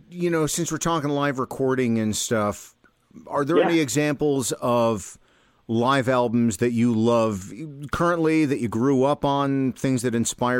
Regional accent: New Jersey, United States; I grew up in Central Jersey, so both New York and Philly were less than an hour away.

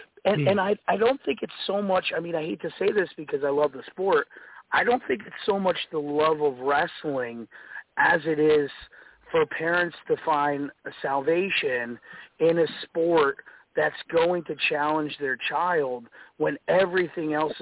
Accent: New Jersey, United States; now in Louisiana, United States; I'm not from Louisiana originally. I'm from Jersey and I wrestled in New Jersey.

